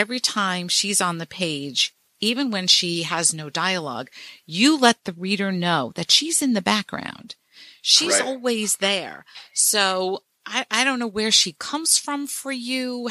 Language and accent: English; Brooklyn, New York, United States; I grew up in Brooklyn, New York, and the Southwest at the turn of the century is another galaxy to me.